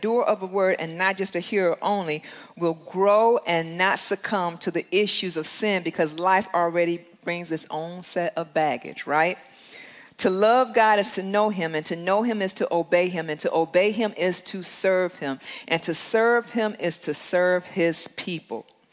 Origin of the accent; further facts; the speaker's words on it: Detroit, Michigan, United States; I'm from Detroit. First thing we want to talk about is where we from.